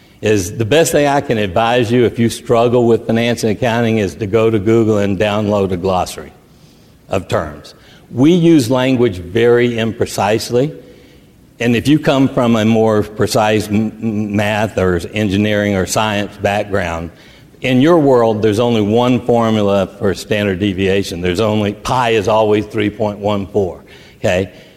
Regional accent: Texas, United States; accent: Texan; I said, man, I'm struggling with English. I'm speaking Texan.

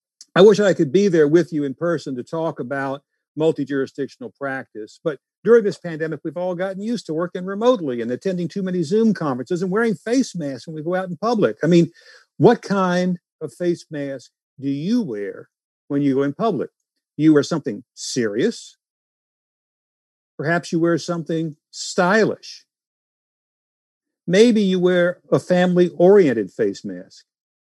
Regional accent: Louisiana, United States; Look, I was born and raised in Louisiana, although I really talk fast for a Southerner.

